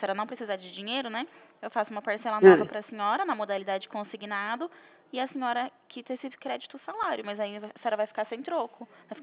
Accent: Presidente Prudente, São Paulo, Brazil; eu sou de Presidente Prudente, São Paulo.

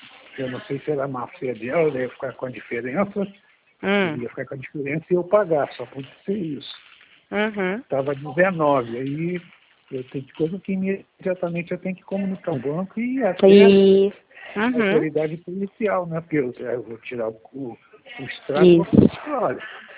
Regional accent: São Paulo, Brazil; Eu sou de São Paulo.

